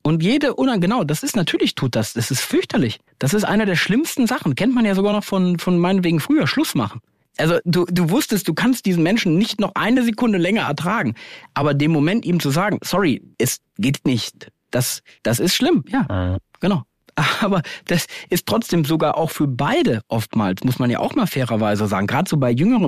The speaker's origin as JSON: {"language": "German", "region": "North Rhine-Westphalia", "country": "Germany", "said": "Bei uns in Ostwestfalen gilt McKinsey ja als die Rausschmeißunternehmensberatung."}